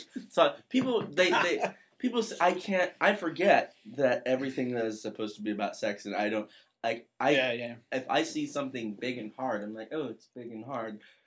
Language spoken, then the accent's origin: English; Riverside, California, United States; Riverside, about halfway between Los Angeles and San Diego.